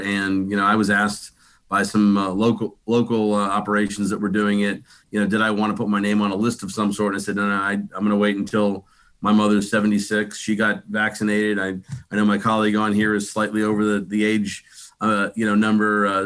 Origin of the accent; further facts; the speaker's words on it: Lighthouse Point, Florida, United States; My district office is up in my hometown of Lighthouse Point